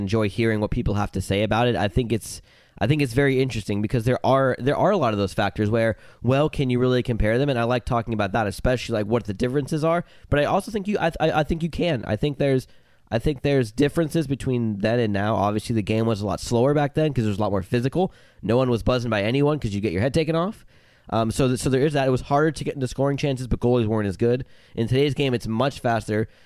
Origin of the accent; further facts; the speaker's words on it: Florida, United States; So childhood, we grew up in South Florida where there was a roller rink every couple miles.